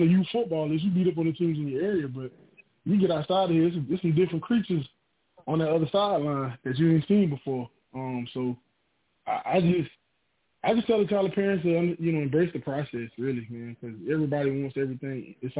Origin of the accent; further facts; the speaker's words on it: Florida, United States; I'm from Hill, from the 813.